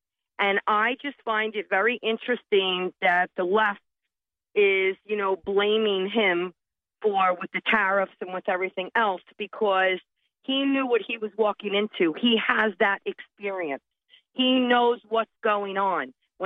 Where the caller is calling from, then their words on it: New York, United States; So listen, you know, it's so funny because I'm calling from New York and I totally disagree with your first caller.